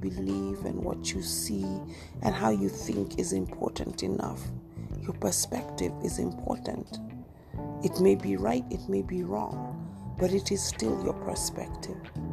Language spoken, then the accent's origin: English; Kenya; my home country, Kenya